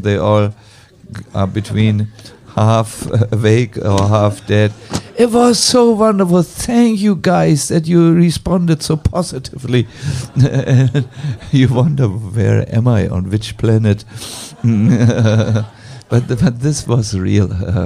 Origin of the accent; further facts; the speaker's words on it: Germany; I know Prashanta wouldn't say this, but we are from Germany. We say such things.